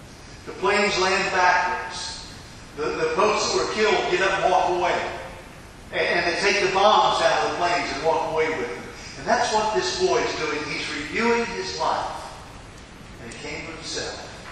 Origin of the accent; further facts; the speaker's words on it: Laughlin, Maryland, United States; When I was a boy growing up in Laughlin, Maryland, we didn't have a movie theater in Laughlin. Laughlin only had 600 people. And we had a gas station and a restaurant and a couple of churches. And Oddfellas Hall.